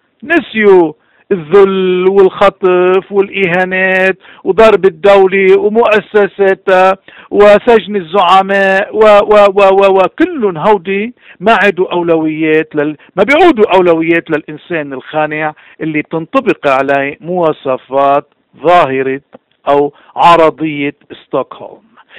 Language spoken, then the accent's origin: Arabic; Lebanon; اليوم نقبل كلبنانيين انه نساوم حتى ما يقتلونا؟